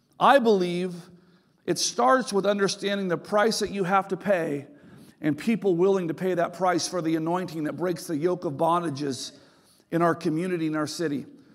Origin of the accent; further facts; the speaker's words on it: California, United States; I came from the Bay Area, Solano County, the most diverse county in the state of California.